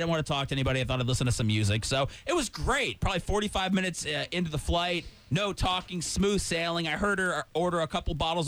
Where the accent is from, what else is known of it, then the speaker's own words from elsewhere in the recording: St. Petersburg, Florida, United States; I told her I'm from St. Pete.